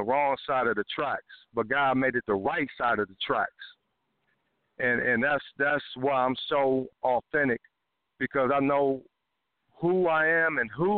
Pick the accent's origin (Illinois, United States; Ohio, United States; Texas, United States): Ohio, United States; Columbus; And I just wanted to let you know I'm from Columbus, Ohio. And when I was 4 years old, the bullies in the neighborhood threw me in an abandoned refrigerator.